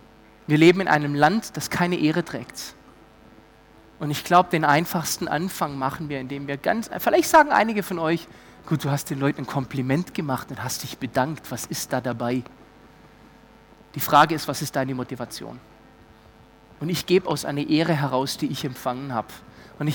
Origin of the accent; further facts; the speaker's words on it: Stuttgart, Baden-Württemberg, Germany; Gut, ich komme aus Stuttgart. Ganz hartes Pflaster.